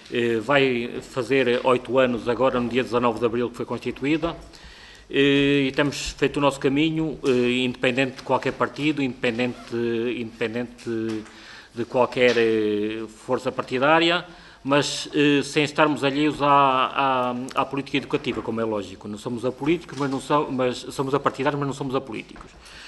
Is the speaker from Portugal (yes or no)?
yes; Castro Daire, Viseu, Portugal; Sou o Vice-Presidente da CNIP … venho de Viseu, mais propriamente de Castro da Aire.